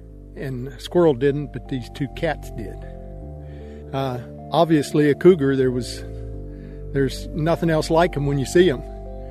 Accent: Montezuma, Virginia, United States; I was born in Rockingham County at Montezuma, lived there all my life, still live there, and have hunted and fished throughout this area all the way to the top of the mountain here in Hone Quarry.

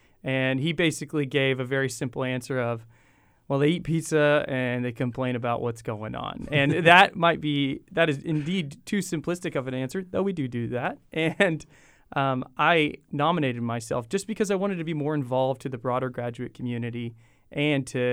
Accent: Nevada, United States; I'm from Southern Nevada, so I did my bachelor's and master's at the University of Nevada, Las Vegas.

